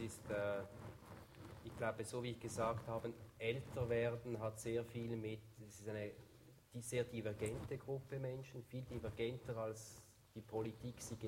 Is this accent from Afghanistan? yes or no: no; Switzerland; now in Germany; Als Schweizer, der jetzt 10 Jahre in Deutschland ist, würde ich das völlig unterstützen.